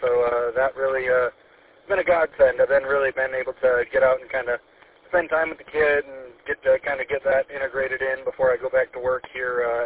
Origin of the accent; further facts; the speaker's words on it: Lapeer, Michigan, United States; we're back here in Lapeer. I was born and raised in Lapeer, so back here, so baby gets to meet grandma and grandpa and great-grandma and great-grandpa for the first time.